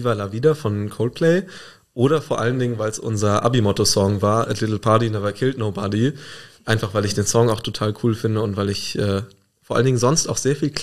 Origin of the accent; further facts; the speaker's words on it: Koblenz, Rhineland-Palatinate, Germany; meine Stadt, meine Heimat Koblenz, ein besserer Ort wird